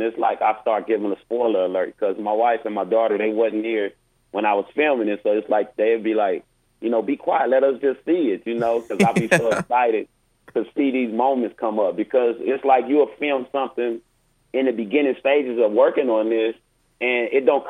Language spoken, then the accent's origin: English; Los Angeles, California, United States; I'm a dude from South Central Los Angeles, born and raised in Watts.